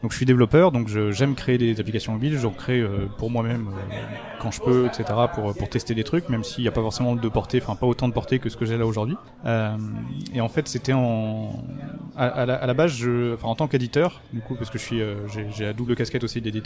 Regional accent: Lyon, Auvergne-Rhône-Alpes, France; moi je viens de Lyon, donc c'était la région lyonnaise, en gros, Romans, etc.

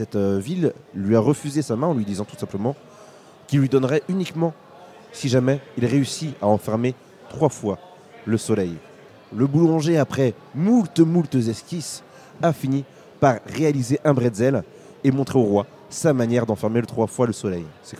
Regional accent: Hauts-de-France, France; Exactement, je viens des Hauts-de-France.

